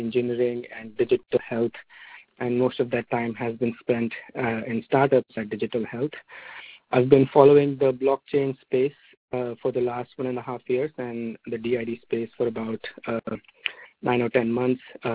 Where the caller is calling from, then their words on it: Menlo Park, California, United States; I'm calling from Menlo Park, California.